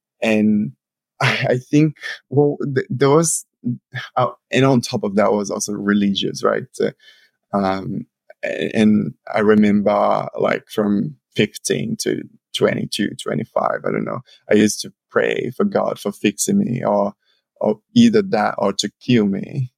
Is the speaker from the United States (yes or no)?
no; Brazil; now in Australia; He gave me the opportunity, which was like leaving Brazil in my hometown and coming to Australia.